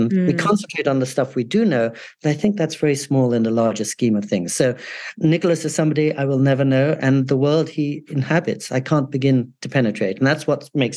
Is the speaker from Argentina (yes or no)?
no; England, United Kingdom; also born or lived in California, United States; And also, I grew up in England and California.